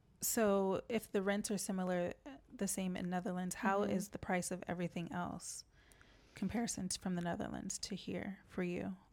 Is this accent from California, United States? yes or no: yes; Los Angeles, California, United States; In regards to moving here, I came from Los Angeles, and Los Angeles is one of the most expensive cities in the States